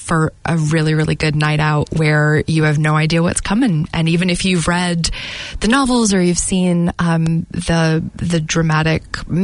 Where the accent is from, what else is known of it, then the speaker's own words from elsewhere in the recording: Miami, Florida, United States; also born or lived in New York / Houston / Seattle; now in New Zealand; I originally am from the States, from Miami originally, but I lived in New York and Houston, Texas, and Seattle, Washington. And but I'm a Kiwi now. I've got my passport. I'm like what I call an Amerikiwi.